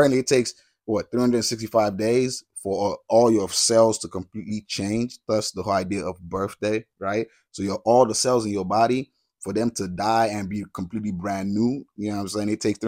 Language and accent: English; Nigeria; By the way, I'm Nigerian, born and raised